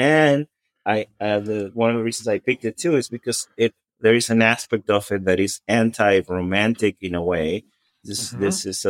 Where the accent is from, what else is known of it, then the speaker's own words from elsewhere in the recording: Venezuela; I was in South America. I had no access to any sort of weird music growing up in Venezuela.